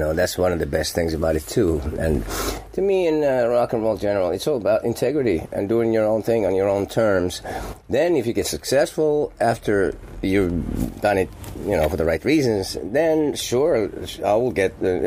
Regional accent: Finland; Yeah, I'm glad I'm from Finland

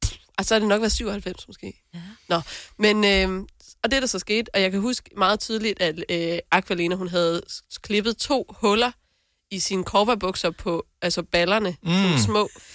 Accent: North Denmark Region, Denmark; vi er jo selv nordjyde

